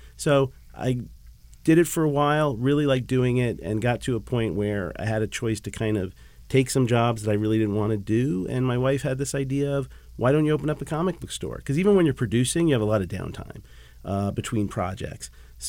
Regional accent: New York, United States; Originally from New York. I grew up out in New York, which was great to be as a kid who loved comics

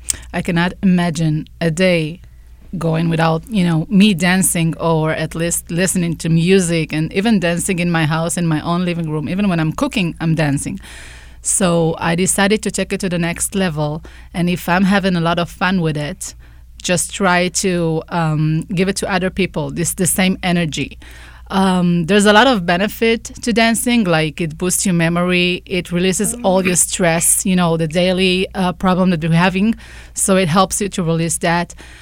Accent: Israel; I'm originally from Israel, and I used to take it in the university.

